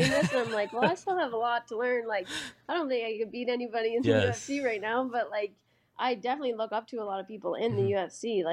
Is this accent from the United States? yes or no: no; Prince Edward Island, Canada; because I'm from Surrey PEI